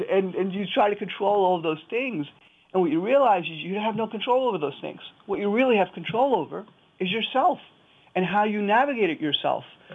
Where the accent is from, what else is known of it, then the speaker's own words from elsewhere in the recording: United States; because I'm an American, I grew up here, I mowed lawns, I delivered newspapers